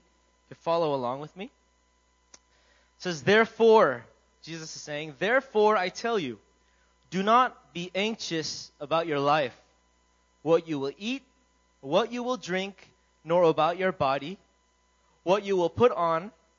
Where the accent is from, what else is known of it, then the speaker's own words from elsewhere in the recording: Virginia, United States; moved away as an adult; now in Korea; I'm from Virginia, States, in the East Coast, and I've been in Korea for about 5 years